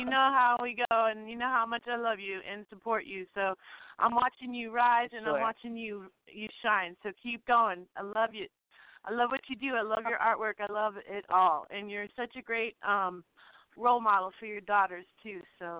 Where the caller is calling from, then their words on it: Massachusetts, United States; I'm calling from Western Massachusetts.